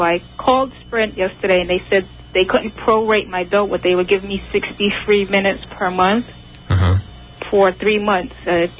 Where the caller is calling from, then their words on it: New York, United States; I'm calling from Manhattan.